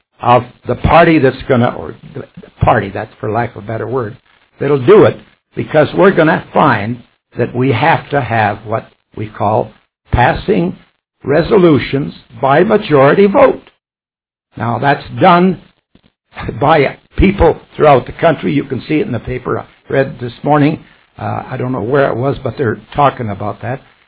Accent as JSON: {"language": "English", "country": "Canada", "said": "I'm a Canadian, period"}